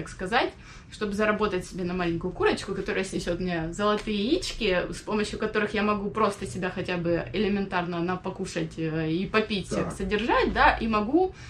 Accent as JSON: {"language": "Russian", "town": "Rostov-on-Don", "region": "Rostov Oblast", "country": "Russia", "said": "да, мы всей семьей из Ростова-на-Дону."}